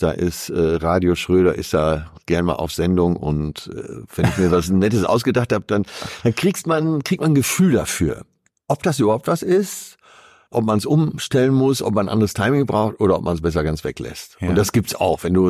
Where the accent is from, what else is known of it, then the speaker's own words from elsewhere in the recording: Hamburg, Germany; Ich komme in meine Heimatstadt.